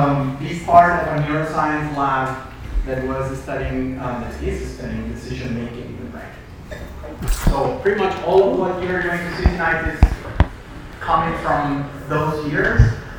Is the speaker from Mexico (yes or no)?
yes; Mexico; moved away as an adult; now in United States; I was born and raised in Mexico. I studied science and engineering there.